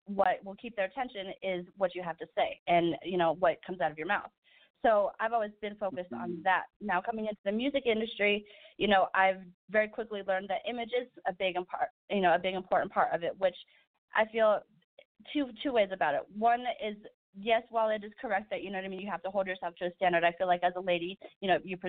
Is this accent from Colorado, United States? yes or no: yes; Colorado Springs, Colorado, United States; I'm from Colorado Springs. It's about 45 minutes south of Denver.